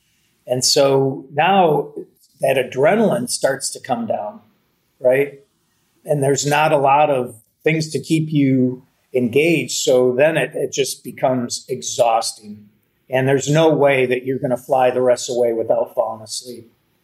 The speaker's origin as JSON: {"language": "English", "region": "Michigan", "country": "United States", "said": "my wife and I moved from there to Kalamazoo, Michigan. We're originally from Michigan, so that was kind of returning home in a manner."}